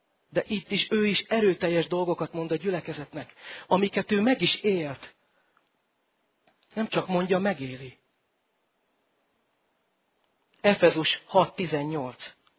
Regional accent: Great Hungarian Plain, Hungary; én az Alföldön nőttem fel

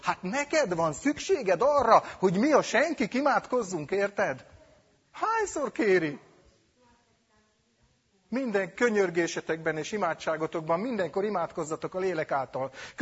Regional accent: Hungary; Én itthon vagyok, te meg vendég vagy. Én itteni magyar vagyok, te meg csángó vagy.

